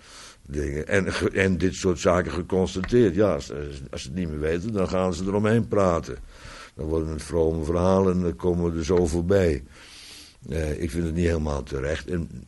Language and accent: Dutch; West Netherlands, Netherlands; Maar ja, ik kom uit het Westen, dus ja, wij hebben daar in het Westen hebben wij heel andere uitdrukkingen.